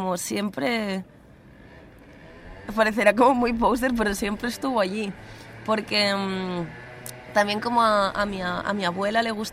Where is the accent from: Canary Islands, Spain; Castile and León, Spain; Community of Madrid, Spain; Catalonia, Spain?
Catalonia, Spain; also born or lived in Barcelona; Bueno, nací aquí. Pero la verdad es que yo crecí y me crié en el Empordà, en el norte de Cataluña.